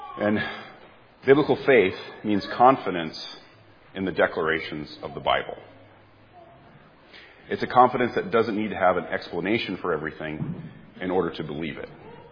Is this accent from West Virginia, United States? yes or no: no; Wisconsin, United States; And if you don't know it, I'm from Wisconsin.